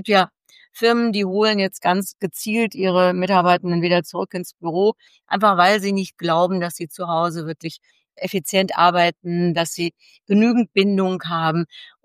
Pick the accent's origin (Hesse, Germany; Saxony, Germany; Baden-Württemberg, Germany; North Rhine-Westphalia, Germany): North Rhine-Westphalia, Germany; ich bin ja aus dem Ruhrgebiet